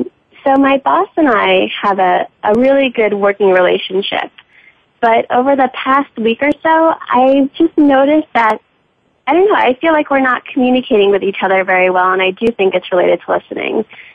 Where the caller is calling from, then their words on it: Manhattan, New York, United States; I'm calling in from Manhattan, and I have a question about listening at work.